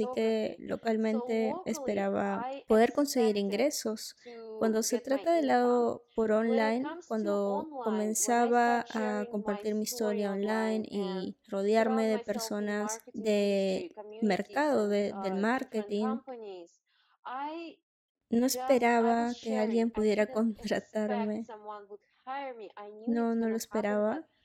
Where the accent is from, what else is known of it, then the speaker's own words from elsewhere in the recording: Russia; Spanish is a second language; moved away as an adult; Nací en Rusia y terminé la secundaria y universidad allí. Estudié contabilidad